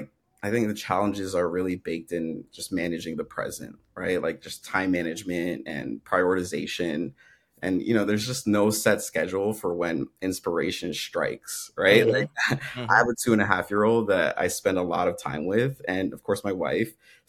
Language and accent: English; New York City, New York, United States; So for me, I think growing up in New York City, like we were brought up with the mentality of always staying busy